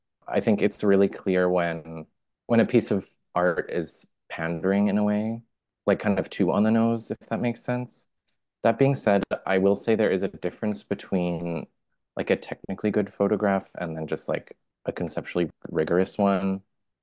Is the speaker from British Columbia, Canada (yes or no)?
yes; Vancouver, British Columbia, Canada; I was born and live in Vancouver, BC, in Canada, which is on the unceded ancestral territories of the Musqueam, Squamish, and Tsleil-Waututh First Nations.